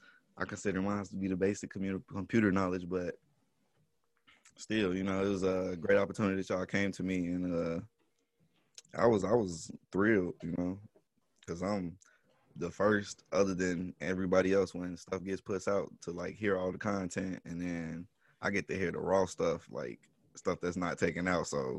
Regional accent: Memphis, Tennessee, United States; Well, I am from Memphis. I am 23 years old, a film major at University of Missouri still.

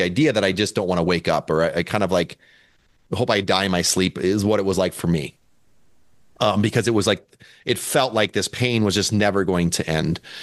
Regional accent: Midwest, United States; I mean, I grew up in the Midwest and it's like, you know, I'd see gophers or deer or, you know, maybe a moose once in a while

